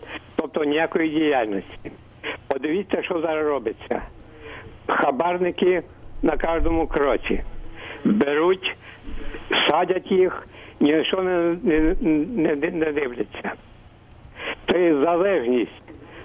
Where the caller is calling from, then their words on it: Ternopil Oblast, Ukraine; місто Залізьке, Тернопільська область.